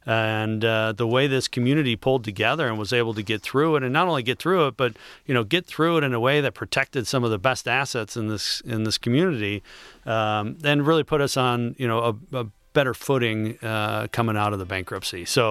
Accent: Detroit, Michigan, United States; I was born in Detroit. I've lived here my whole life. This is a really special place.

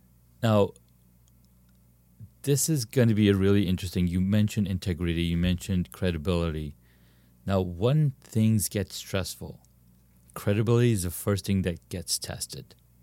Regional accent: Saudi Arabia; I grew up in Saudi Arabia.

